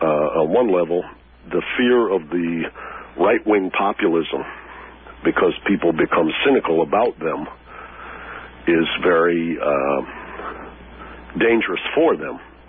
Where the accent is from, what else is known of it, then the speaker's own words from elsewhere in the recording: Detroit, Michigan, United States; it might be because I grew up in Detroit and all my friends there are restructuring their lives